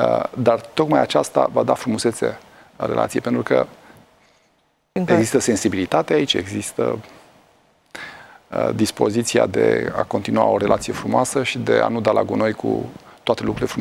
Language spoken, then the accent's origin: Romanian; Romania; Asta suntem. Suntem înclinați spre negativisme, mai ales ca români.